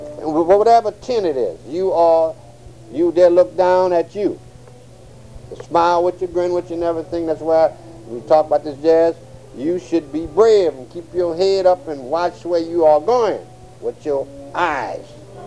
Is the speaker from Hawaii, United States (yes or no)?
no; New Orleans, Louisiana, United States; I'm coming from New Orleans. I say, what's going on here?